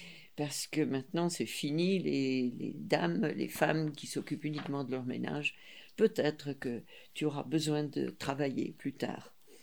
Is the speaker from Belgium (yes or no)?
yes; Ferrières, Wallonia, Belgium; born there; je suis née en Belgique, à Ferrières, c'est un village des Ardennes, et je suis née en 1935, un 1er août